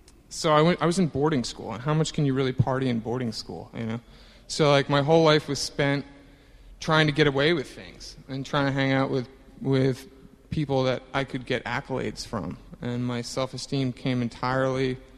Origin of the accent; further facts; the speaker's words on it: Maine, United States; also born or lived in Denver, Colorado; And I was born in Denver, Colorado, and I was content to tell you until January 9th that I was born a mile high and I was never coming down. And so I grew up in Maine. My family is all from Midcoast